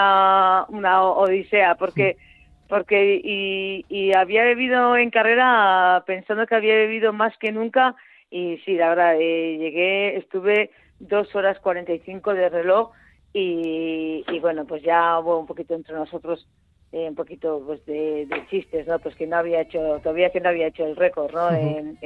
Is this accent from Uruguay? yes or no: no; Mendaro, Basque Country, Spain; yo soy de Mendaro, es un pueblo pequeño, todos nos conocemos